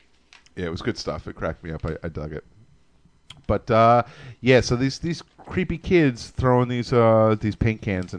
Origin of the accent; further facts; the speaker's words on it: Staten Island, New York, United States; also born or lived in Brooklyn; Obviously, we're in the smallest borough, Staten Island here, and that's where I grew up in Brooklyn and Staten Island both. But still, New York.